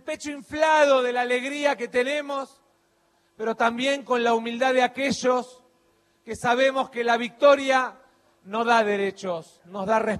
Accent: Buenos Aires Province, Argentina; soy de la provincia de Buenos Aires, soy bonaerense

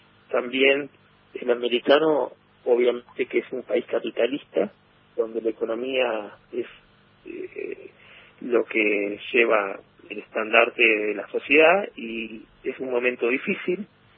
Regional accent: Neuquén, Argentina; moved away as an adult; also born or lived in Córdoba; now in Frisco, United States; yo me crié básicamente y crecí en Neuquén. Amo mi ciudad y mi provincia. Y cuando terminé la secundaria me fui a Córdoba, hice medicina.

